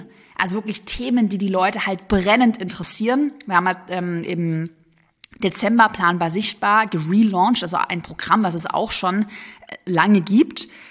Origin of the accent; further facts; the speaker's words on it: Sigmaringen, Baden-Württemberg, Germany; born there; Ich bin ja gebürtige Schwäbin in Sigmaringen auf der Schwäbischen Alb geboren.